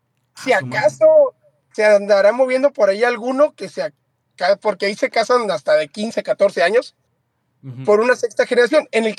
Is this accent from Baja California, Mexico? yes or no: yes; Ensenada, Baja California, Mexico; born there; Yo nací en Ensenada, pero mi abuelita fue la primer miembro de la Luz del Mundo en Ensenada.